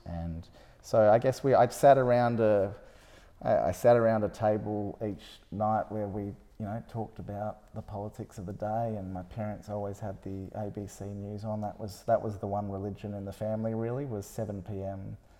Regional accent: Australind, Western Australia, Australia; When I grew up in Australind, it was still a little bit of a sort of, it was suburban, but it was still a kind of sleepy, separate community a bit from Bunbury.

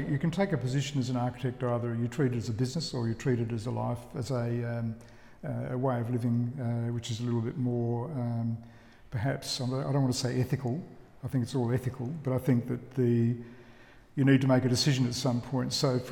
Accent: Narrogin, Western Australia, Australia; also born or lived in Northampton, Australia; In the country, Narrogin. Well, Narrogin. First of all, Northampton, then Narrogin.

